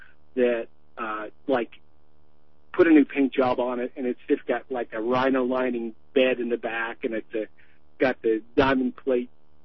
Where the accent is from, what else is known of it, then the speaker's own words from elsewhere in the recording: Los Angeles, California, United States; now in Portland, United States; I was born and raised down in Los Angeles, so I was fascinated with the old cars when I was a kid. But I was just out here in my neighborhood here in Southeast Portland.